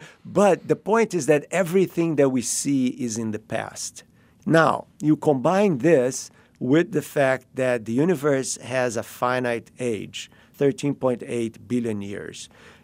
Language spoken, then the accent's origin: English; Rio de Janeiro, Brazil; I grew up in Rio